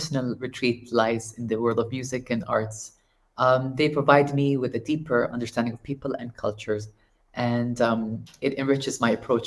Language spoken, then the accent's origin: English; Dubai, United Arab Emirates; growing up in Dubai's rich cultural tapestry, I witnessed that delicate balance between development and nature